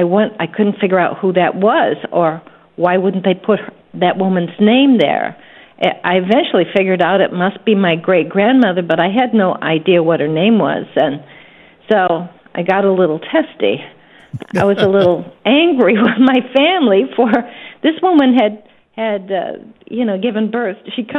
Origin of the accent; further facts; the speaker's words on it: Standish, Michigan, United States; I had lost my connection to my hometown, which is Standish, Michigan, to my family there